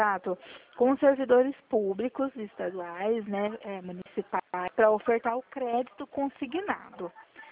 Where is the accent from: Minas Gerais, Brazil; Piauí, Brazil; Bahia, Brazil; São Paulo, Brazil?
São Paulo, Brazil; Eu sou do interior de São Paulo